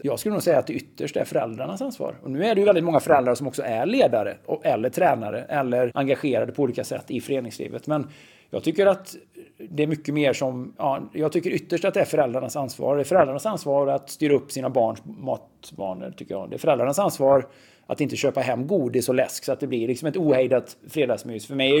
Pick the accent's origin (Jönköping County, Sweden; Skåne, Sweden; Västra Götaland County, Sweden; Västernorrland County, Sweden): Västra Götaland County, Sweden; Borås; Jag är uppväxt i Stadsparksparet i Borås